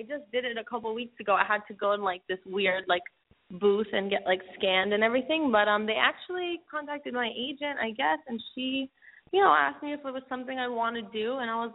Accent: New York, United States; also born or lived in New Jersey; now in Los Angeles, United States; Yeah, I'm actually from New York and New Jersey, so

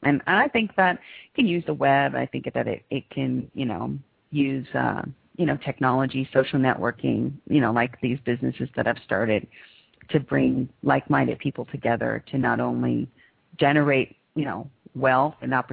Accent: East Palo Alto, California, United States; Well, I really did grow up in a ghetto, so... It is a typical California, suburb, a poor community called East Palo Alto, California.

